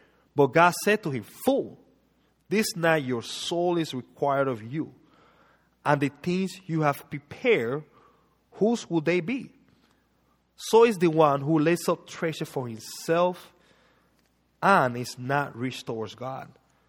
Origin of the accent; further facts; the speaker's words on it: Panama; now in United States; I mean, I'm from Panama, and I'm telling you, in America, we are blessed.